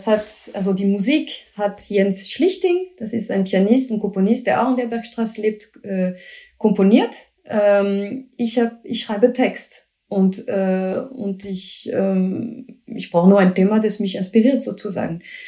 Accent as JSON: {"language": "German", "town": "Bordeaux", "region": "Nouvelle-Aquitaine", "country": "France", "tie": "born or raised there", "moved": "yes", "said": "Ich bin in Bordeaux aufgewachsen. Und wenn du mich fragst, ob ich irgendwann zurück nach Frankreich gehe, dann vielleicht irgendwann ans Meer."}